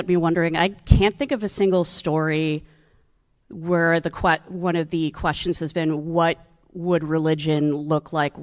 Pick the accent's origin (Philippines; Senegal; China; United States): Philippines; Yeah, I'm Filipino.